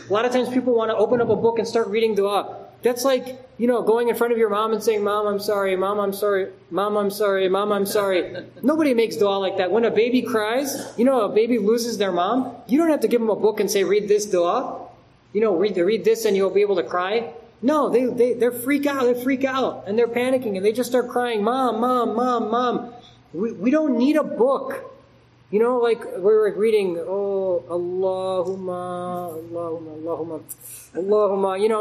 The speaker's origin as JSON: {"language": "English", "country": "United States", "said": "I'm an American, I have an American passport."}